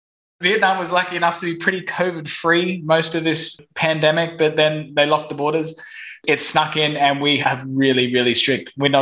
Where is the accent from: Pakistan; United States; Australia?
Australia; Brisbane, Queensland; I don't sound too Vietnamese. I'm originally from Brisbane, Australia.